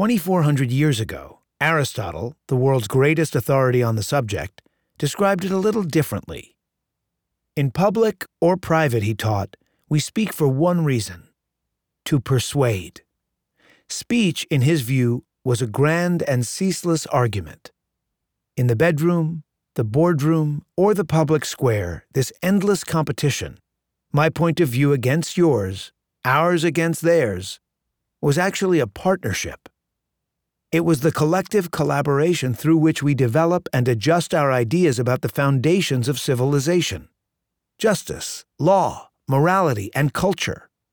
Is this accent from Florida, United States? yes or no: no; Minneapolis, Minnesota, United States; also born or lived in New York City; my hometown, which is to say that 22 years after deliberately disconnecting from Minneapolis by moving to New York City, I'd circled back